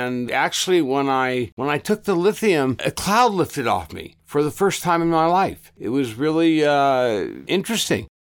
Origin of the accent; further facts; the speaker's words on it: Los Angeles, California, United States; moved away as an adult; Well, I was born and raised and stayed in the Los Angeles area until I was just about 50.